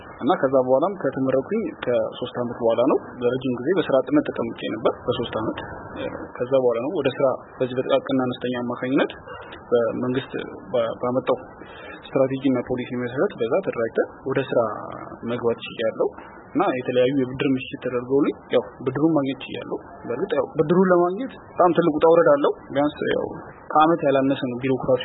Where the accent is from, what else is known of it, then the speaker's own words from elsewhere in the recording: Dire Dawa, Ethiopia; ያው እኔ ተወልጄ ያደኩት እዚሁ በድሬዳዋ ከተማ ሲሆን ያው ትምህርቴንም ከአንደኛ ደረጃ እስከ ሁለተኛ ደረጃ ድረስ በድሬዳዋ ከተማ ተጠናቀቅኩት።